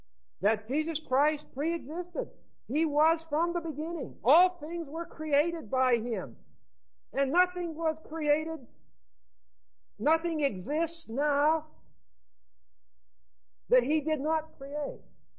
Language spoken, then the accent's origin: English; United States; You know, I'm an American.